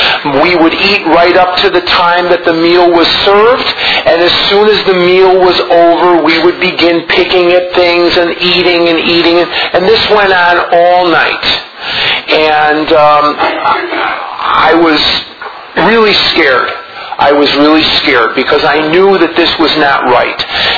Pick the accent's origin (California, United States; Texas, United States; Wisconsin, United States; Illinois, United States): Illinois, United States; Chicago; now in Scottsdale, United States; But as you'll hear, that I was born and raised in Chicago, and that's very, very much a part of my story